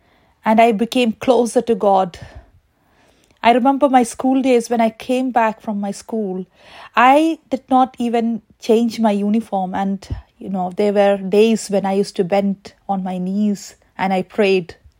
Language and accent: English; Shillong, Meghalaya, India; I grew up in Shillong, which is the northeast part of India, where both my parents were in military service